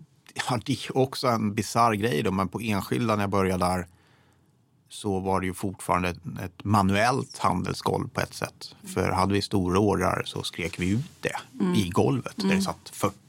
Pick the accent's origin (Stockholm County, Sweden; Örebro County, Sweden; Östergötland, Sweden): Örebro County, Sweden; Degerfors; Och jag är uppvuxen i Degerfors, väldigt röd kommun, aktieintresset ganska begränsat.